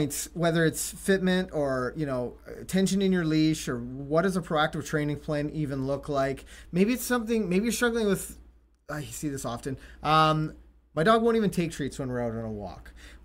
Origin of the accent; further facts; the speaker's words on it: Canada; Also, we're Canadian, and yeah. It gets cold here.